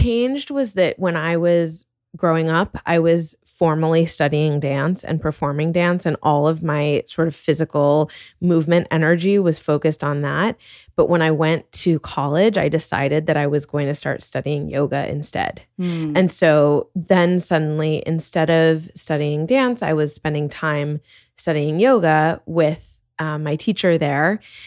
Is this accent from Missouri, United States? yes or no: no; Hawaii, United States; growing up in Hawaii was also glorious in, you know, many of the ways that being close to abundant tropical nature is, and it was beautiful, and I feel very fortunate to have had a life there.